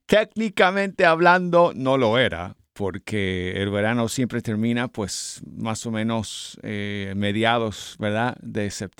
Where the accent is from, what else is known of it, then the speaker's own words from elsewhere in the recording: Colorado, United States; cuando yo era niño, allá en mi tierra natal de Colorado, el verano siempre terminaba el fin de semana de Labor Day